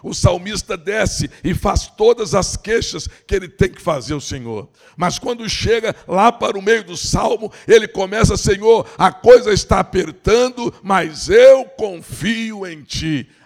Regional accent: Barbacena, Minas Gerais, Brazil; Quando eu era criança em Barbacena, havia um culto só da ceia do Senhor.

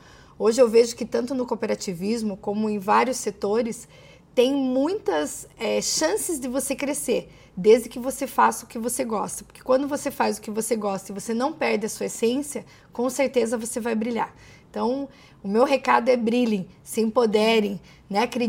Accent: Castro, Paraná, Brazil; no município de Castro, qual eu sou natural. Eu trabalhava aqui em Ponta Grossa e fui convidada a retornar à minha cidade natal.

